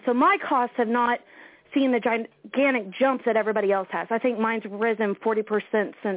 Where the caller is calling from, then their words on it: Cane Hill, Arkansas, United States; Hi, I'm good. … I'm from Cane Hill, Arkansas.